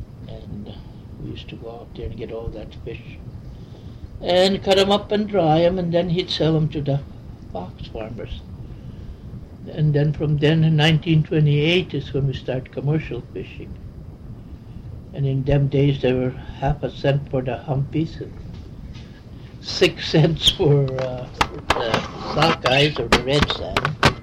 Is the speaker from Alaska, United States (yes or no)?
yes; Alaska, United States; also born or lived in Ouzinkie; I was brought up on a fox farm up Uyakte on Alf's Island.